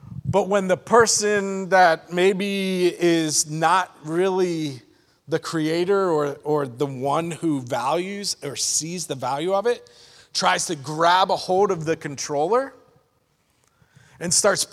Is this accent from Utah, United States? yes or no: no; Pennsylvania, United States; And again, I grew up in a town. I grew up in Pennsylvania. It's small, small town.